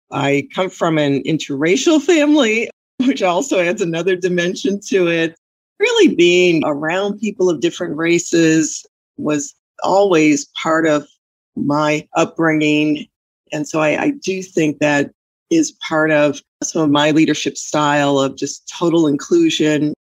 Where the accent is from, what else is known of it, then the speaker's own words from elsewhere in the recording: Chicago, Illinois, United States; you just couldn't help but be very, very proud of your city growing up in Chicago.